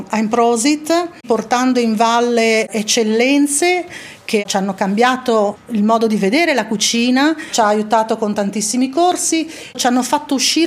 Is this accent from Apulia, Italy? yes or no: no; Tarvisio, Friuli-Venezia Giulia, Italy; Siamo cresciuti insieme a Tarvisio.